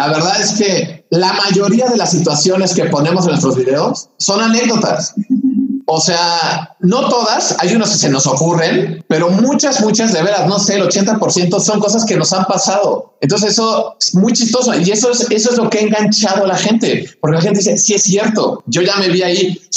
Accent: Mexico; Entonces, somos familia mexicana, además situaciones de familia numerosa

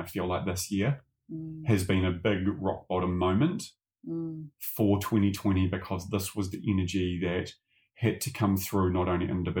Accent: New Zealand; or even as a male, growing up in New Zealand, running all the stereotypes of like harden up, no pain, no gain.

